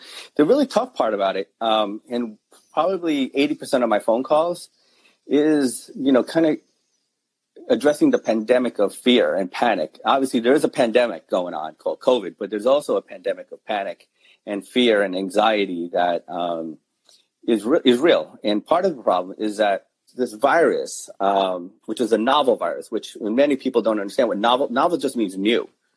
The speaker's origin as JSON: {"language": "English", "region": "New York", "country": "United States", "tie": "born or raised there", "said": "born and raised in New York."}